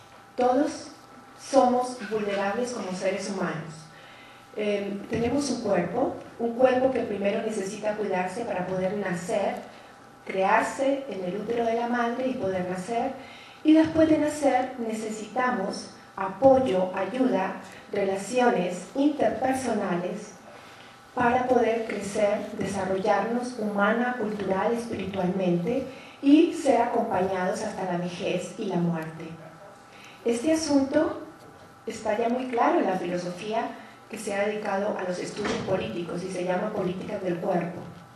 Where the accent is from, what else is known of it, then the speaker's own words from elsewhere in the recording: Colombia; Yo soy colombiana.